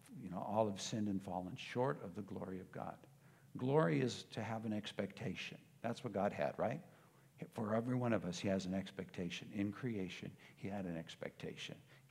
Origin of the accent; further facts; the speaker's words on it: United States; And again, I'm an American thinking, You left your husband to go die in Hawaii?